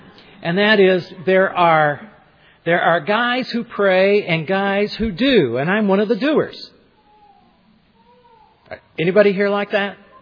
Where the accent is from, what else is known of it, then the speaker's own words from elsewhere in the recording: Los Angeles, California, United States; I grew up in Los Angeles, and my wife and I were called to pastor out in nowhere.